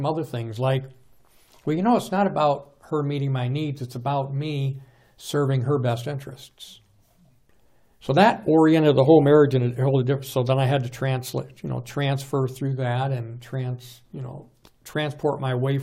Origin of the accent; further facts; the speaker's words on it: Tennessee, United States; I can say that because I'm from Tennessee. So I'm a Greek hillbilly. That's my heritage.